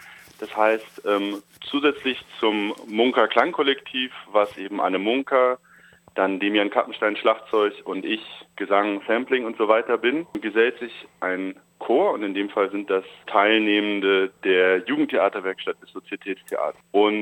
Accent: Cologne, North Rhine-Westphalia, Germany; dass ich dann als Kölner quasi irgendwie bestimmte Klischees einer rheinischen Frohnatur erfüllen darf

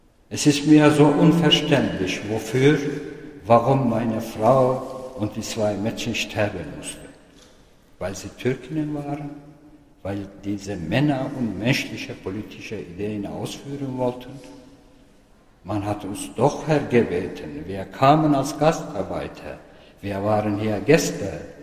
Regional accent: Turkey; now in Germany; Meine Foltererlebnisse und meine fortsetzende Verfolgung in der Türkei änderten meine Beziehung zu meinem Herkunftsland grundlegend. Dieses Land, wo ich geboren und groß geworden war, wurde mir Jahr für Jahr fremder.

